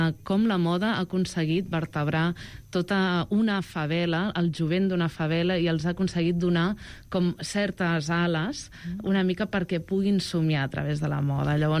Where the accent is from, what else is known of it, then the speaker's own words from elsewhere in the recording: Igualada, Catalonia, Spain; Igualada, que jo sóc d'Igualada, no?